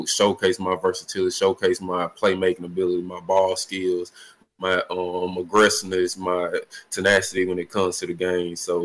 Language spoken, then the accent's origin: English; Jackson, Mississippi, United States; I'm going to be right here in my hometown, Jackson, Mississippi.